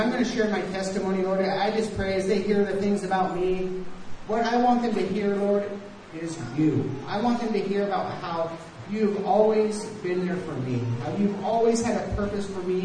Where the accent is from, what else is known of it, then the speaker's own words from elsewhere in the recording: United States; So as you know, I am from the States.